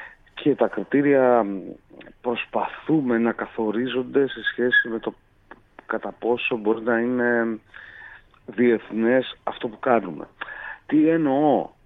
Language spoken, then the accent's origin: Greek; Ioannina, Epirus, Greece; η καταγωγή μου είναι από τα Γιάννενα. Μεγαλωμένος είμαι δίπλα από το αρχαίο, θέατρο της Δωδώνης.